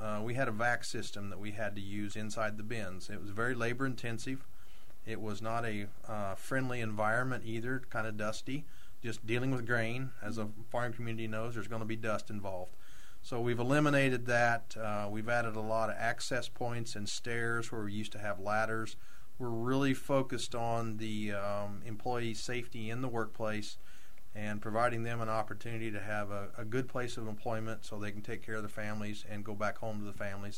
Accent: Illinois, United States; I'm originally from Southeast Illinois, grew up on a small grain and livestock farm.

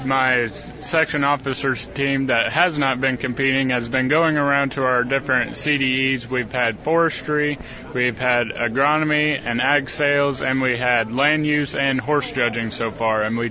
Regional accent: Palmyra, Illinois, United States; Yeah, I've grown up in Palmyra, Illinois, pretty well my whole life.

